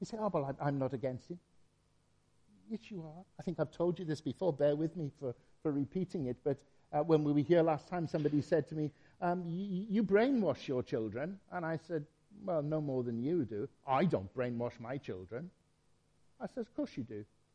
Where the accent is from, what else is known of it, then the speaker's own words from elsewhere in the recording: United Kingdom; because we're British, we're not going to get rid of that, are we?